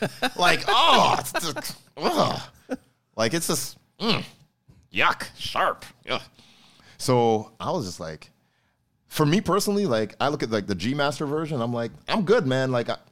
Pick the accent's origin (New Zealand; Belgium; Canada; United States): Canada; Now, remember, I'm Canadian. So he gave me $30 US.